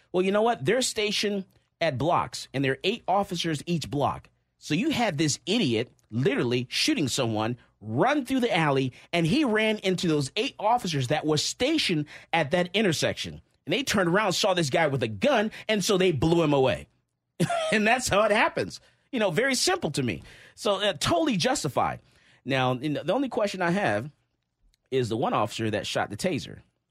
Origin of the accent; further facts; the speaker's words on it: Missouri, United States; I'm from Missouri, the show me state.